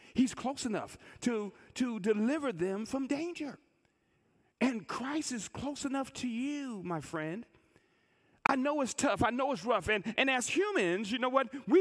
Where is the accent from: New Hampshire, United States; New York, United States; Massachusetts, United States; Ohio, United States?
New York, United States; Buffalo; I grew up in Buffalo, New York, in the hood, y'all. I mean, in the hood, in Buffalo, New York, in the hood. I don't know if you've been to Buffalo, but I grew up on the east side